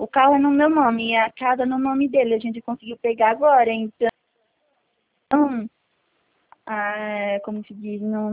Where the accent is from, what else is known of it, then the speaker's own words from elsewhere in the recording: Araras, São Paulo, Brazil; eu sou de Araras